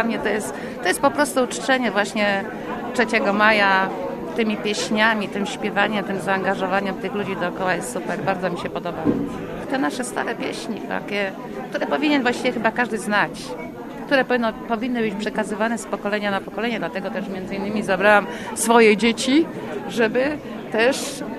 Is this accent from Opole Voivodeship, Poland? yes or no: no; Puszczykowo, Greater Poland Voivodeship, Poland; Moje miejsce jest Puszczykowo i tylko i wyłącznie Puszczykowo. Urodziłam się w Puszczykowie i mieszkam w Puszczykowie